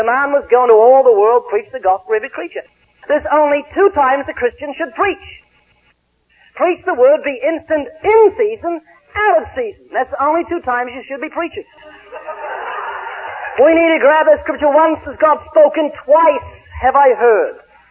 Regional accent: New Zealand; now in California, United States; When we come to live in the States, to live in California, and to leave my country in New Zealand, my home country

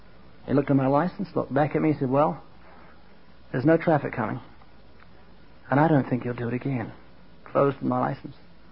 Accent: New Zealand; I'm not Australian. I'm from New Zealand, and they've got a lot of cockroaches.

